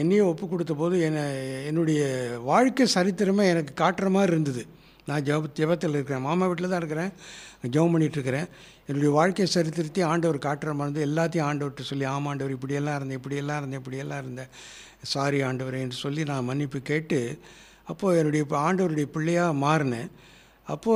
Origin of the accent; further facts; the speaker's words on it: Udumalaipettai, Tamil Nadu, India; born there; உடுமலைப்பேட்டைக்கு வந்து ஊழியம் செஞ்சாங்க. அங்கே தான் நான் பிறந்தேன்.